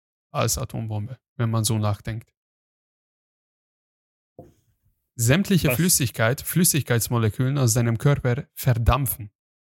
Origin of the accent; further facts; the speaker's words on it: Hungary; Glaub mir, ich bin Ungar.